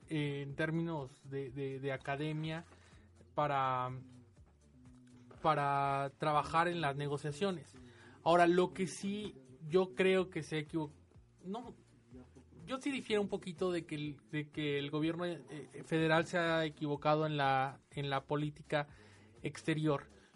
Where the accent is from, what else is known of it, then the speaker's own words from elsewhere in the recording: Mexico; Yo creo que como mexicanos lo que nos preocupa es salir de la comodidad